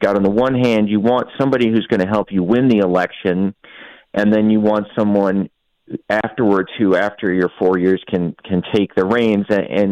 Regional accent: Ohio, United States; and I'm actually from Ohio originally

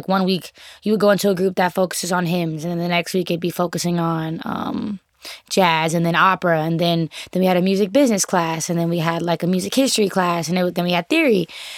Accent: Oakland, California, United States; North Oakland for sure. I was raised on the same dead-end street, 53rd, my whole life. But I really just, I grew up all around the Bay.

